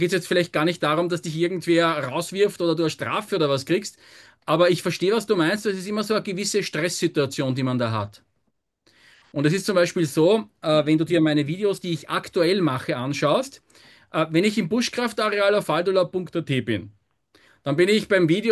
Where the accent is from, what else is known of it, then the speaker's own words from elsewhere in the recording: Lower Austria, Austria; eine Nacht mit den Kursteilnehmern in den Tiroler Bergen als Niederösterreicher schwarz gekämpft